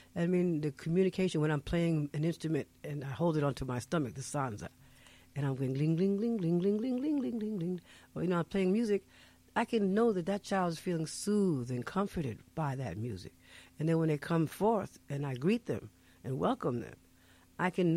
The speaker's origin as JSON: {"language": "English", "town": "New Rochelle", "region": "New York", "country": "United States", "tie": "born there", "also_born_or_lived": "Paris, France", "said": "Well, my family, actually, I was born in New Rochelle, New York. My husband is born in Congo. We met in Paris. I lived there for 10 years in the African community."}